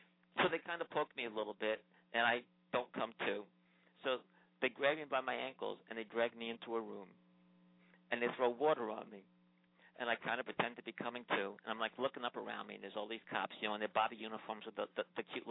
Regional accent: United States; And they hear my accent, and they go, oh, you're a Yank. And I says, yeah, what about it?

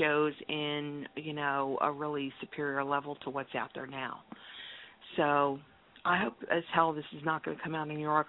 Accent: East Coast, United States; I kind of understand that, you know, I'm from the East Coast and I'm kind of used

